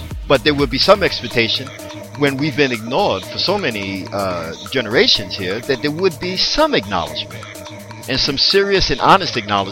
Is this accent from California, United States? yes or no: no; Philadelphia, Pennsylvania, United States; And, you know, I'm from Philly and you're from, you know, Pittsburgh